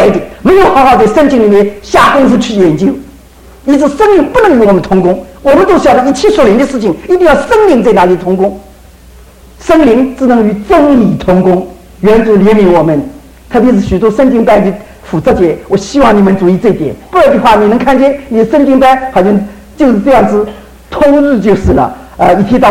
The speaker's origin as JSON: {"language": "Chinese", "country": "China", "said": "那我们中国人就浑然天下吞下去"}